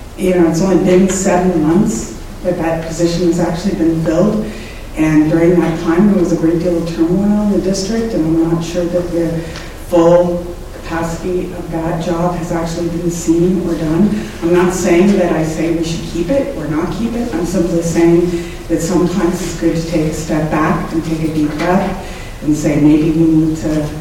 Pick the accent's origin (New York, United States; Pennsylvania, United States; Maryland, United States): Pennsylvania, United States; Glenside; from Glenside.